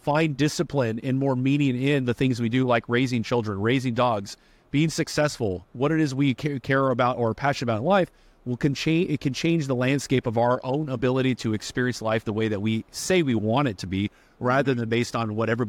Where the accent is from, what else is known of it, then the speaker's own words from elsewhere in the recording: California, United States; I'm from California, too.